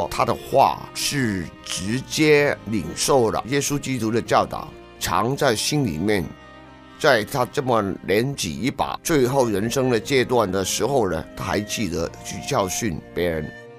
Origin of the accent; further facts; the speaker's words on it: China; 所以你发觉了这个我们中国人特通啊，特别明白是吧